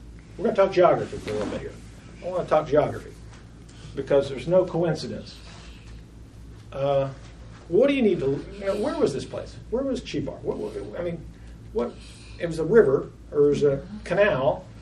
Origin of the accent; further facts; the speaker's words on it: Clarksville, Tennessee, United States; I'm from Clarksville, Tennessee.